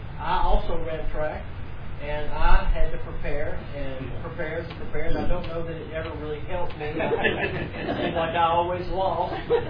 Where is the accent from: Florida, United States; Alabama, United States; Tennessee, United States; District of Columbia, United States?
Alabama, United States; Mobile; It would be like what Carol and I were very familiar with growing up in Mobile, Alabama.